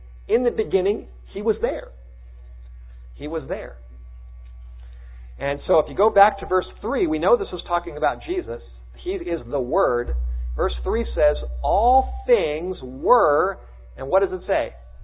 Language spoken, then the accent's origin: English; Studio City, California, United States; I grew up in Studio City in the Los Angeles area